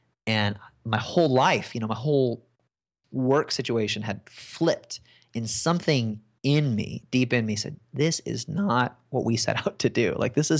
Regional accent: United States; this is what I'm told as an American

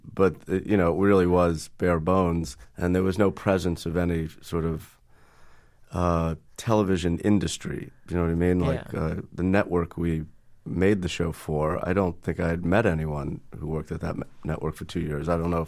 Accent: Worcester, Massachusetts, United States; Well, I grew up in Worcester, so that's a much different atmosphere than Boston.

